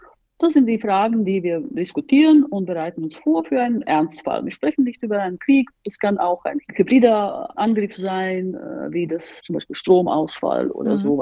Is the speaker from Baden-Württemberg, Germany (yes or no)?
no; Berlin, Germany; now in Latvia; Als ich als Berlinerin mich anmelden wollte